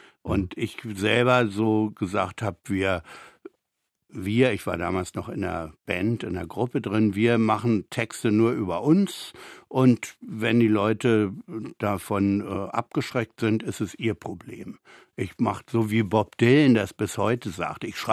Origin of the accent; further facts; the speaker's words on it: West Berlin, Berlin, Germany; gerne über meine Kindheit und Jugend in West-Berlin